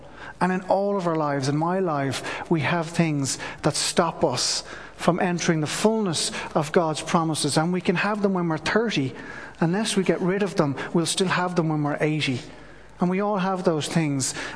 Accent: Ireland; rather to really look at what it means for us as Irish people.

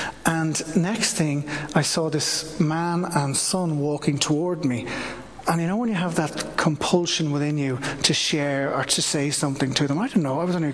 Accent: Ireland; And I'm from Ireland.

